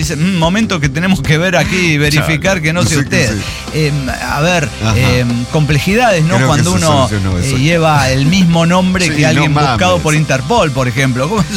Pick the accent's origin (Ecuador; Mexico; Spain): Mexico; tiene el pasaporte mexicano. Porque soy mexicano.